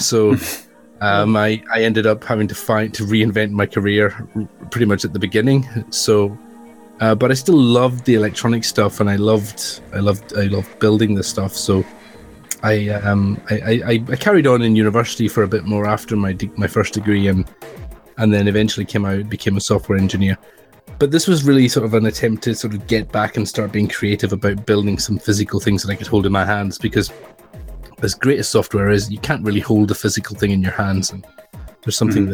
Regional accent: Scotland, United Kingdom; moved away as an adult; now in Glasgow, United Kingdom; So I guess I'm a country bumpkin. I come from the Outer Hebrides. I come from the Isle of Lewis. I grew up in a very Celtic community, very Gaelic speaking community

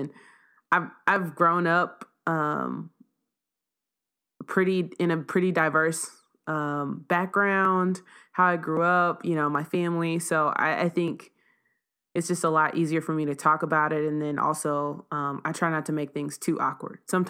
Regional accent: Texas, United States; I'm a Texan. I was born in Texas, but I was born to teenage parents.

